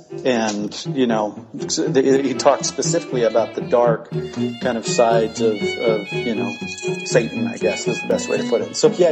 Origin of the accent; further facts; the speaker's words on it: Salt Lake City, Utah, United States; I'm from Salt Lake City.